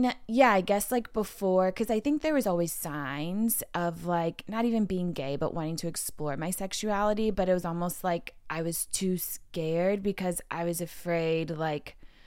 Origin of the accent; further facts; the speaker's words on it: Midwest, United States; I mean, you're from the South, I'm from the Midwest, like coming from such a conservative world